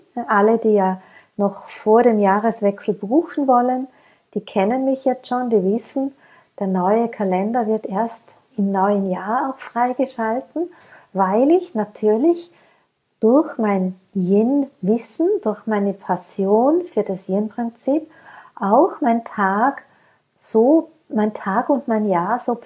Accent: Austria; Das sagt man bei uns in Österreich, Losen ist auch Hören, los einmal, hör einmal.

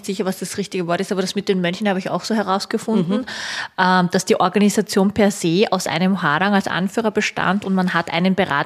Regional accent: Austria; ich bin ja doch in Österreich aufgewachsen mit österreichischen Männern, ja.

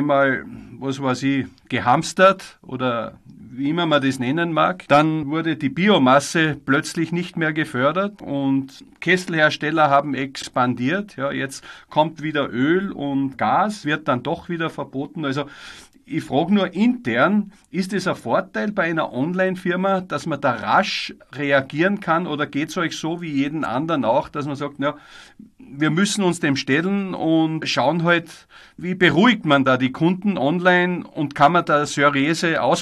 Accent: Austria; Bei uns in Österreich war gestern die Deadline, wo man wieder ansuchen musste innerhalb kürzester Zeit für Photovoltaikförderung.

